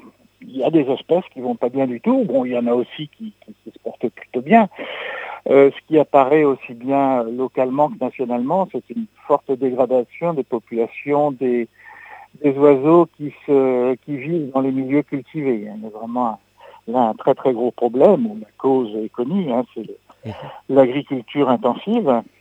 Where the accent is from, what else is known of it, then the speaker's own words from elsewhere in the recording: Hauts-de-France, France; qui ont raconté la vie de ces oiseaux chez nous en Picardie.